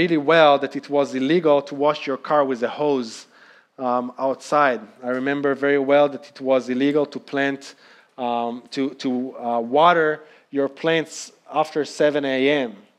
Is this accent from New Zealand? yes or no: no; Israel; now in United States; growing up in Israel. For many years, the main and almost only source of water for all different uses in the country came from the Sea of Galilee.